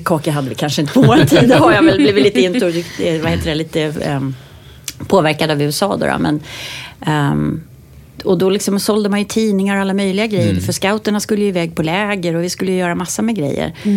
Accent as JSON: {"language": "Swedish", "town": "Vallentuna", "region": "Stockholm County", "country": "Sweden", "tie": "born or raised there", "also_born_or_lived": "Portugal", "said": "Vi bodde ju då i Portugal när jag var liten. Så när jag gick i lekis, vi är uppvuxen i Ormsta i Vallentuna, som då var ett nybyggnadsområde."}